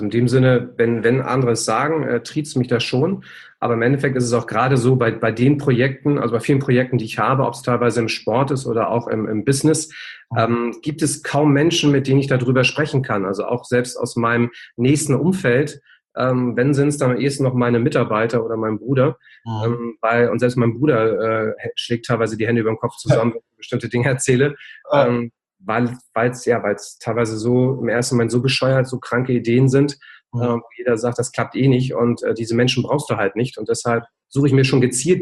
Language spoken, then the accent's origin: German; Schleswig-Holstein, Germany; wo ich herkomme, oben bei Flensburg